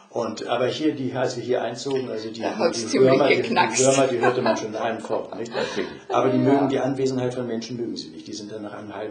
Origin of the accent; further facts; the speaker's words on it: Hamburg, Germany; Ich bin also in Hamburg aufgewachsen, habe auch in Hamburg promoviert und dann allerdings bin ich sehr viel unterwegs gewesen, eigentlich seit Ende des Gymnasiums.